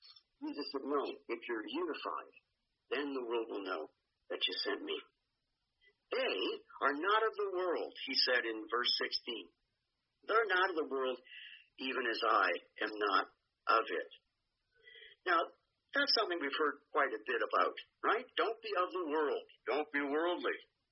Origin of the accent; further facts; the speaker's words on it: Hamilton, Ontario, Canada; now in Ayr, Canada; growing up in Hamilton, living in Simcoe, London, Kitchener-Waterloo, now the Village of Ayr.